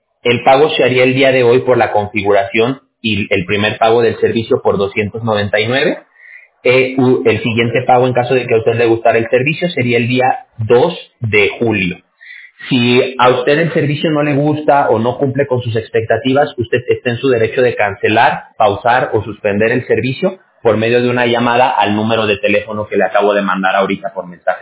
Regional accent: Mexico; yo visitaba mucho antes Guatemala porque mi abuela paterna es de Chiapas, México. Yo soy mexicano. Y el pueblo en el que ella vivía estaba pegado con la frontera con Guatemala y cruzábamos muy seguido para ahí.

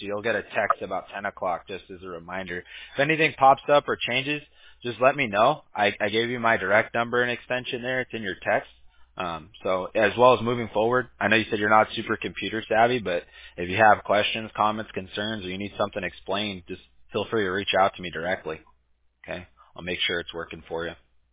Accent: California, United States; I grew up in Southern California, so grew up kind of really close to Disneyland.

